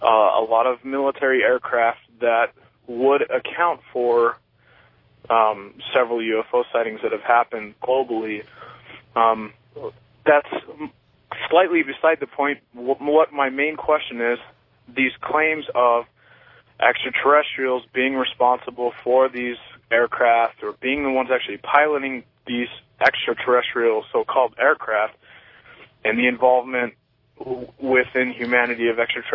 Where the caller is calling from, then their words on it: Eagle Mountain, Utah, United States; I'm calling from Eagle Mountain, Utah.